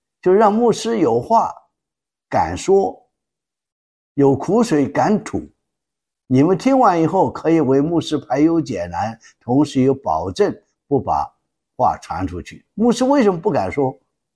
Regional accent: China; 因为受中国文化的影响啊，我们中国人就不太善于这公开的表示称赞啊，表示感谢，心里有，但是就不愿意说出来。

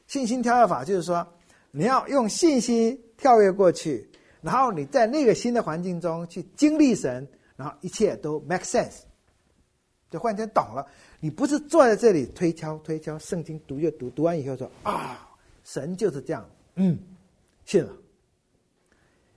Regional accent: Taiwan; accent: Taiwanese Hokkien; 那我们闽南话、台湾话有一句话哈

